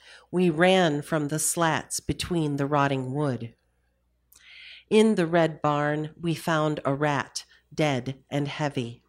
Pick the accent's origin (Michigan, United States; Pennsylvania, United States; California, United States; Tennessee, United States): Michigan, United States; Detroit; lately about heritage, namely my Venezuelan heritage, being half Hispanic, half white, and also about growing up in Detroit.